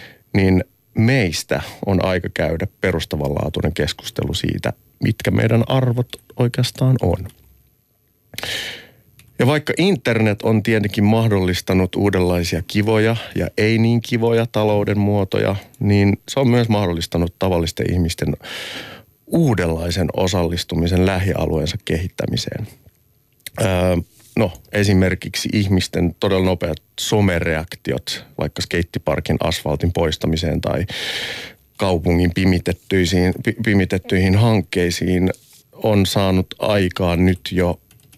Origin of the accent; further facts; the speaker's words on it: Hyvinkää, Uusimaa, Finland; kyllähän me pienenä poikina yritettiin Hyvinkäälläkin, kun ramppia haluttiin rakentaa